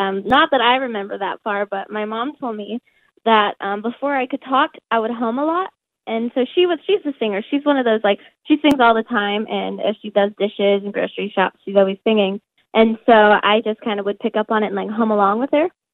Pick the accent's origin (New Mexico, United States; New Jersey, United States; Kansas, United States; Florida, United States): Kansas, United States; Garden City; And I'd say, you know, Garden City, Kansas, which is in southwest Kansas.